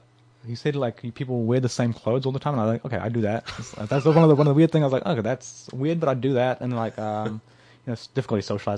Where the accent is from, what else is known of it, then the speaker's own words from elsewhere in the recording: Upper Hutt, Wellington, New Zealand; Upper Hutt.